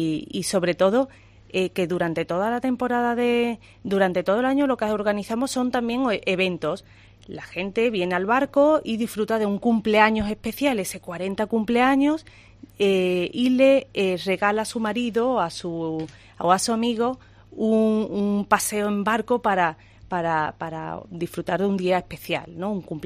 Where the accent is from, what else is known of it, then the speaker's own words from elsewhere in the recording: Huelva, Andalusia, Spain; Nosotros somos de Huelva, la familia es de Huelva y los que trabajamos también somos de Huelva